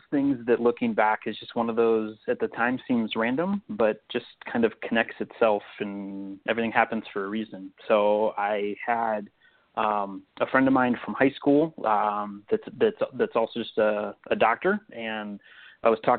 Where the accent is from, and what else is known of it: Crystal Lake, Illinois, United States